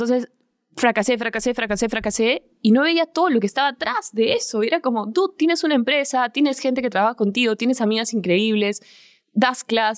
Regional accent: Arequipa, Peru; fui a Arequipa, porque soy de Arequipa, para los que no saben

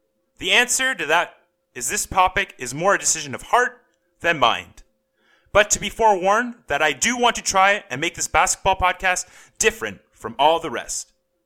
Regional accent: Ontario, Canada; now in Toronto, Canada; Growing up in the Greater Toronto area, I had to support the Raptors. And now that I live in Toronto itself

